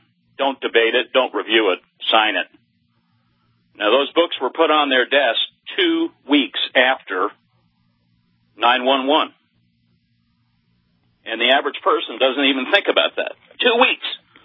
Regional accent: Manhattan, New York, United States; I grew up in Manhattan, and I'm aware of a lot of things that transpired there.

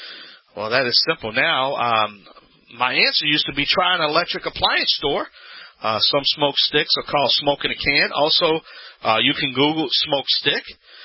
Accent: Louisiana, United States; That's right … I'm the originator, not the duplicator.

